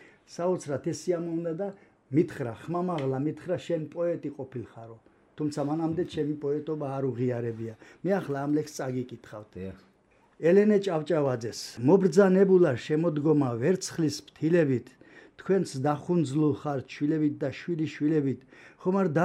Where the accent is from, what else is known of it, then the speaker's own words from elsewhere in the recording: Kakheti, Georgia; მე კახეთში დავიბადე, გავიზარდე და ვიცოდი მურმან ლებანიძის არსებობა, რა თქმა უნდა.